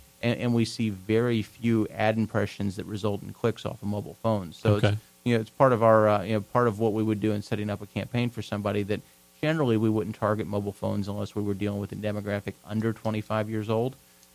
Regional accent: Louisville, Kentucky, United States; also born or lived in Delaware / Philadelphia; I grew up here. I spent kind of all my formative years. I went to Doss High School. I attended the University of Louisville. Okay. And then I moved away for 15 years to Delaware, Philadelphia area.

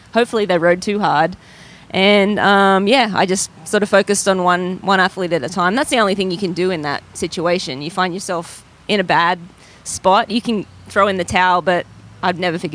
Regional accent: Brisbane, Queensland, Australia; I grew up in Brisbane, Australia, and summers are hot.

